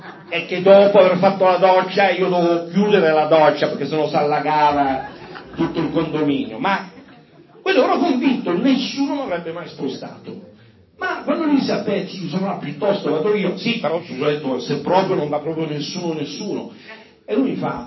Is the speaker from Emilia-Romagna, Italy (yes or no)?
no; Milan, Lombardy, Italy; Milano per me è la mia vera patria, amo la mia terra